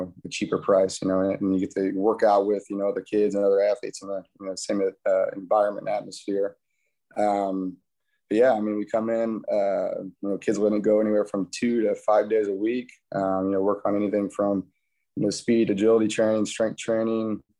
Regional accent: Paulding, Ohio, United States; also born or lived in Cincinnati; I grew up here in Paulding. My wife and I lived in Cincinnati for 7-8 years, decided to move home here. You know, so you know a lot of people. It's a small town, you know, 3,600 people.

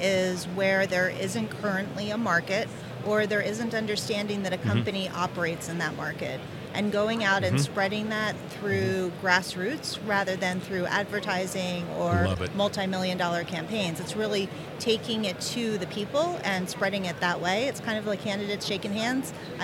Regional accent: Seattle, Washington, United States; also born or lived in Philadelphia; Yeah, so I'm originally born and bred in Philadelphia, grew up in Seattle.

